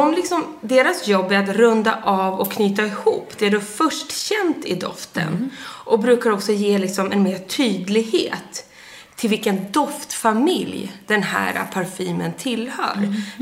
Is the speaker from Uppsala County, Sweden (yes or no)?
no; Sundsvall, Västernorrland County, Sweden; born there; när jag fyllde år upp i Sundsvall där jag är född, då blommade ju alltid syrenen till min födelsedag, vilket är 23 juni. Eftersom det är norröver så är det den lite senare.